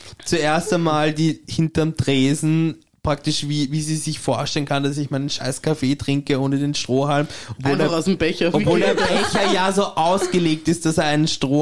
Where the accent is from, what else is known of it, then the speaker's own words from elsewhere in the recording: Austria; Als Österreicher, ich liebe unser Land.